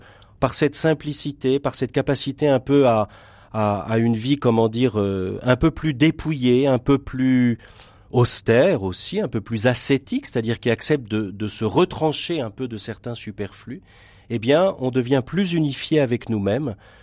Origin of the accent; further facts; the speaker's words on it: Bourgogne-Franche-Comté, France; Alors, je suis jurassien par certains aspects, pas loin de Poligny dans le Jura